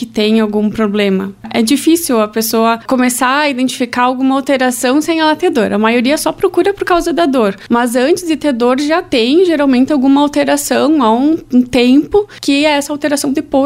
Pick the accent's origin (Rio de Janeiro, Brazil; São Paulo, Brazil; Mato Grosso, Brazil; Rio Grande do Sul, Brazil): Rio Grande do Sul, Brazil; São José do Ouro; Não, eu sou de São José do Ouro e eu atendo aqui em Campos Novos a cada 15 dias